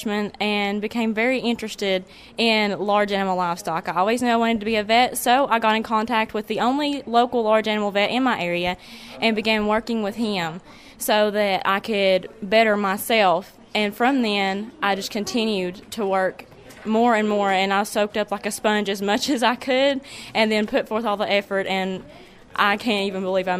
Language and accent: English; Tennessee, United States; Well, I'm from Tennessee, and Jefferson County FFA chapter is my home, and I absolutely adore working with large livestock.